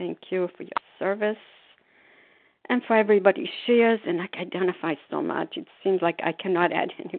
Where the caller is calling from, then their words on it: Foxborough, Massachusetts, United States; For myself … grateful to recover compulsive avoider, and I'm calling from Foxborough, Massachusetts.